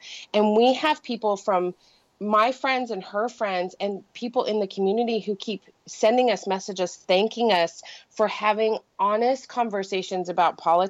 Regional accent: Utah, United States; And so, you know, and I come from a conservative place. I was born and raised in Utah.

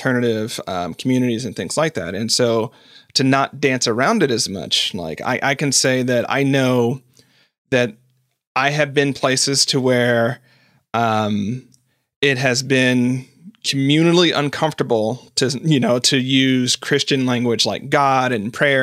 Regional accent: the South, United States; I grew up in the South. I grew up as a Methodist

